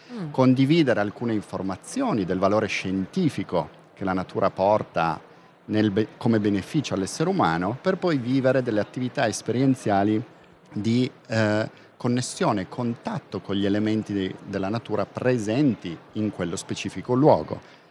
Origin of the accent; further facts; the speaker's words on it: Piedmont, Italy; mi faceva vivere dei cammini nella valle in cui sono cresciuto, in Val Chiusella, in un paese di 500 abitanti.